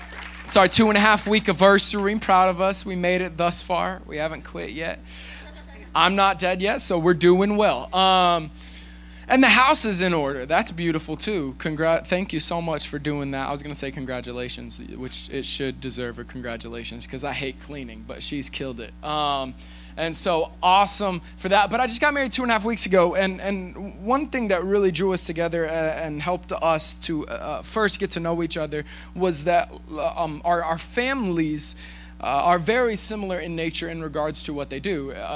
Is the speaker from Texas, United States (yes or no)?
yes; Temple, Texas, United States; born there; which, by the way, was only about 30 minutes from where I was born in Temple, Texas.